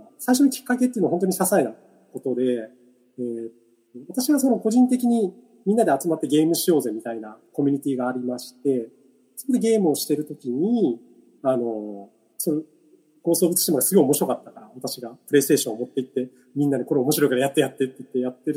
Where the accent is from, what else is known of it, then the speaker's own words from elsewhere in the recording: Kumamoto, Japan; 地元の熊本にいるよねって話をしてくれて